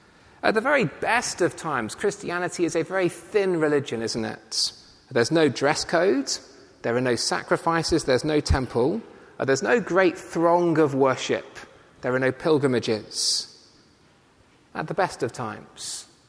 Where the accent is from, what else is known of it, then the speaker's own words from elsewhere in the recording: Thatcham, South East England, United Kingdom; Everywhere we go, people always ask us who we are, where we come from, and we always tell them we're from Thatcham, mighty, mighty Thatcham.